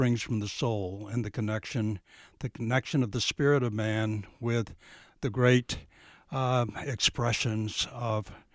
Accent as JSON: {"language": "English", "town": "Lakeland", "region": "Florida", "country": "United States", "tie": "born or raised there", "said": "I grew up in Lakeland, Florida, was surrounded by great Frank Lloyd Wright architecture in Florida Southern College"}